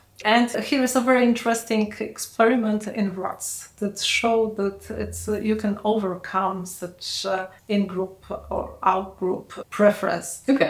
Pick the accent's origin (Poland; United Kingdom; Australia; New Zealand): Poland; I'm from Poland.